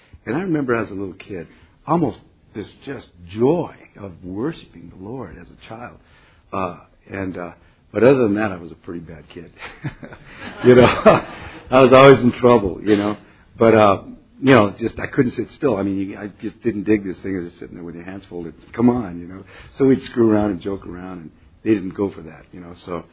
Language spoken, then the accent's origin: English; Tucson, Arizona, United States; born there; So, I was born in Tucson, Arizona, and I never met my dad.